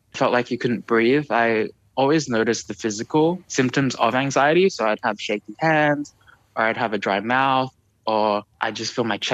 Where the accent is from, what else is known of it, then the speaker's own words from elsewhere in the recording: Australia; growing up in Australia